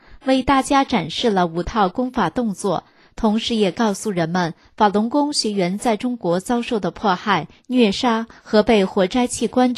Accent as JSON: {"language": "Chinese", "country": "Canada", "said": "作为加拿大人，我们有幸生活在这片自由的国土"}